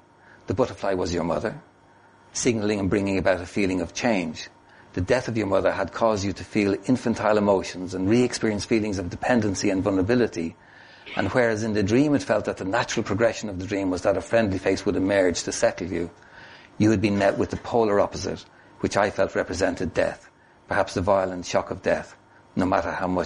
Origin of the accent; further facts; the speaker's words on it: Dublin, Leinster, Ireland; accent: Hiberno English; I kind of fell in love with the ambiguity of idiom between languages and culture growing up in Dublin, speaking Hiberno English as my vernacular